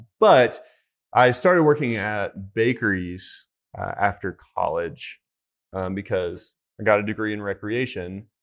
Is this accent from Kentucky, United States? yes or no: yes; Kentucky, United States; So I'm from Kentucky, and growing up there, they actually produce a little whiskey.